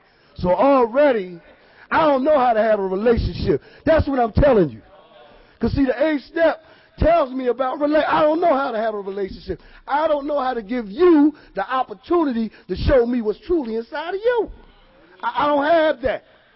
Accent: Philadelphia, Pennsylvania, United States; I'm from Philly. Leaving them in Virginia to go back to Philly, which is familiar to me

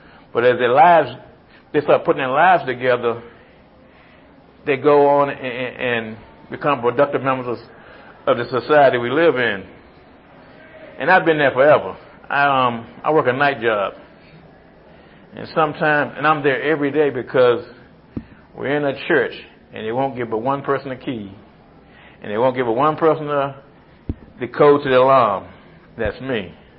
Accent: Virginia, United States; I'm an addict. I'm from the Tidewater area.

